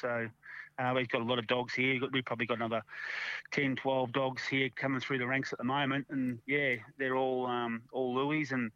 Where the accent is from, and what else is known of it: Briagolong, Victoria, Australia